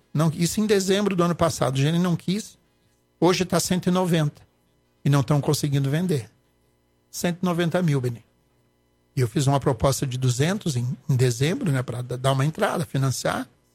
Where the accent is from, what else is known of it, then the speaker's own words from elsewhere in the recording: Cachoeira do Sul, Rio Grande do Sul, Brazil; born there; Lá onde eu nasci, Cachoeira, o Rio Jacuí está quase no limite.